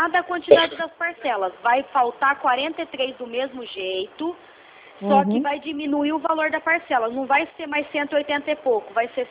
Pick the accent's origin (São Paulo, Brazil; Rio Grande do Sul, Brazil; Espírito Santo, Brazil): São Paulo, Brazil; Pirassununga; Eu sou de Pirassununga